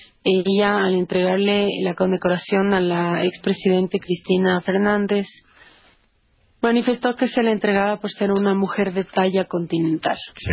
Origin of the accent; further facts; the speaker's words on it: Ecuador; lo mismo sucede para nosotros como ecuatorianos.